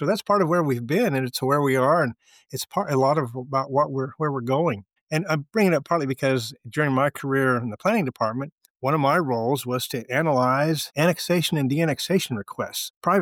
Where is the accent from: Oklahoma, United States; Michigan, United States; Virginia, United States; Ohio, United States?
Oklahoma, United States; Oklahoma City; I grew up here in the Oklahoma City area